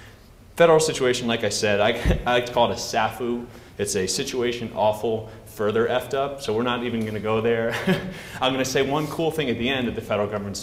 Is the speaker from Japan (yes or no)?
no; New Jersey, United States; Toxic waste cleanup in New Jersey, my home state.